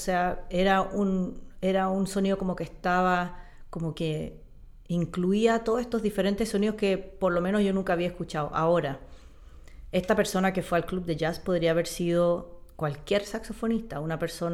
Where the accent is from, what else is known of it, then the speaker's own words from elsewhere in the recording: Chile; yo nací en Chile en los años 70, crecí en los años 80 y me transformé ya en una señorita cuando estaba en los años 90.